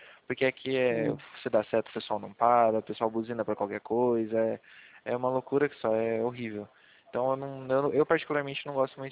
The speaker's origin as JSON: {"language": "Portuguese", "town": "Sumaré", "region": "São Paulo", "country": "Brazil", "said": "Não, sou de Sumaré mesmo. Sumarense. É porque, assim, é que perto de Campinas..."}